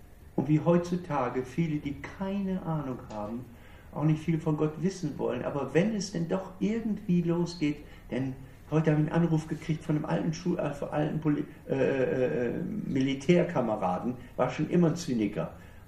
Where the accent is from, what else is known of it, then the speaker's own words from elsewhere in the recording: Northern Germany, Germany; Ich komme ja aus Norddeutschland, da sagt man, dummtüch.